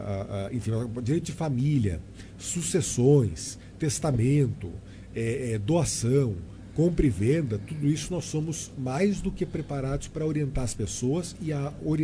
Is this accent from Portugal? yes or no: no; São Paulo, Brazil; now in Monte Alto, Brazil; porque eu cresci em São Paulo, você sabe, né, João? Vim aqui para Monte Alto por causa do concurso. Mas a minha mãe é de Jaboticabal.